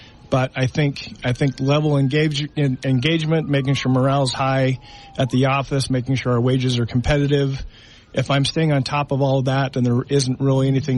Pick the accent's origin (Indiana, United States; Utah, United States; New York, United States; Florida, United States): Utah, United States; so I grew up primarily in the Green Valley area. But every morning on my way to Pineview High School, I'd drive right past Dixie High School along I-15.